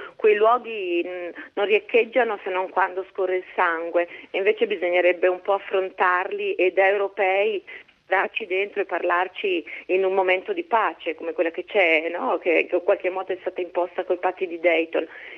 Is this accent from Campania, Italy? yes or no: no; Marche, Italy; born there; Io sono nata nelle Marche, al mare